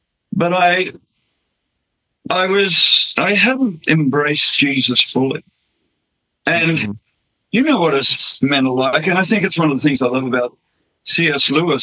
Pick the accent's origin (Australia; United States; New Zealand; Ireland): Australia; and we come from Australia, and as you know, Australia's post-Christian. Normally in Australia, we're the only people in our street going to church.